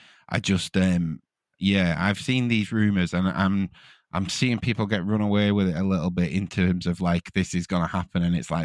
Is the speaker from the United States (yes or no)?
no; United Kingdom; I always think as well, so I'm thinking about me, I'm UK, I'm British.